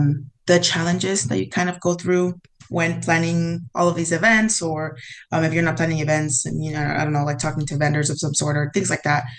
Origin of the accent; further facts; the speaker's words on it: San Luis, Arizona, United States; so I come from San Luis, Arizona. And so everyone in my town is, you know, Mexican descent or Hispanic.